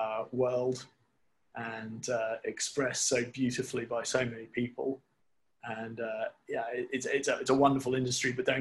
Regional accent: London, United Kingdom; born there; but I was born on Tatchbrook Street

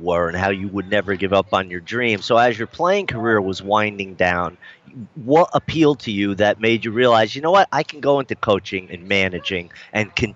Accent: New York, United States; So I grew up just outside of Manhattan. So I know New York baseball. Those were our teams.

